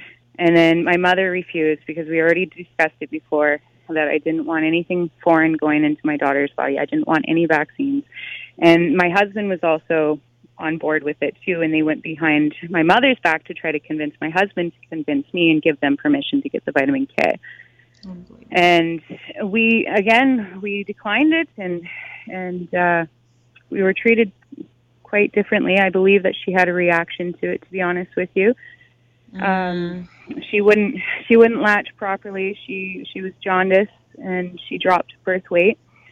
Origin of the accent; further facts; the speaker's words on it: Fort St. John, British Columbia, Canada; I'm from Northern BC in Canada. It's a town called Fort St. John. It's about 27,000 people.